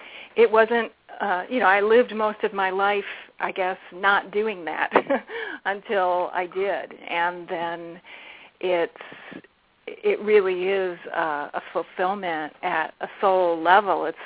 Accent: Detroit, Michigan, United States; I grew up in Detroit, Michigan, and you know, the Motor City

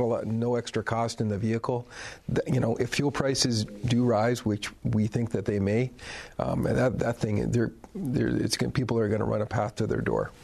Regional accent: Canada; The first one, growing up in Canada, that was Canada's favorite roadside monument.

